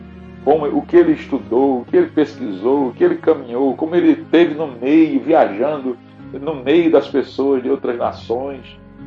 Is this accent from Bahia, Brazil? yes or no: yes; Salvador, Bahia, Brazil; accent: Northeastern Brazilian; also born or lived in Natal; now in Pará, Brazil; Eu sou nordestino, né? Nasci em Natal, me criei em Salvador, na Bahia, e vim para cá. Estou aqui há mais tempo do que morei nesses lugares. Mas eu tenho ainda costumes e a minha fala mesmo, ela é uma fala ainda muito nordestina.